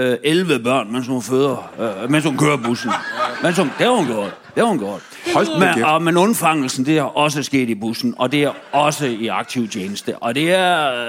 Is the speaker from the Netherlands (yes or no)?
yes; Netherlands; Danish is a second language; halv for Holland, halv for Kolding. Men er født og opvokset i Holland.